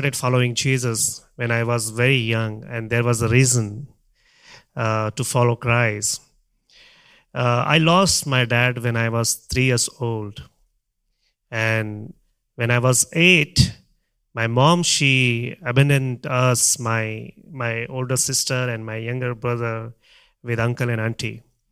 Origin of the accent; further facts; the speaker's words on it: Mumbai, Maharashtra, India; I'm from Mumbai. I live with my wife Esther and my two children.